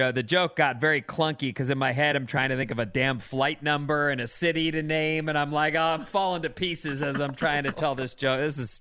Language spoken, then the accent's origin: English; Poughkeepsie, New York, United States; But I am proud of my hometown, home of Samuel B. Morse, the guy who invented Morse code.